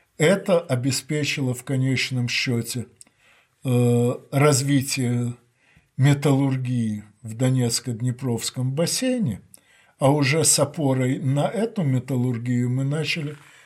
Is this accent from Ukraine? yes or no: yes; Ukraine; на моей малой родине, Украине, уже очень многое сделано